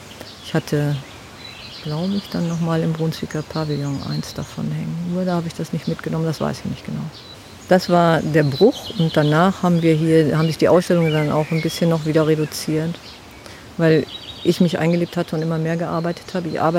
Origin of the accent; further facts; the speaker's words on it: Ulsnis, Schleswig-Holstein, Germany; Nein, aufgewachsen bin ich in Ulsnis.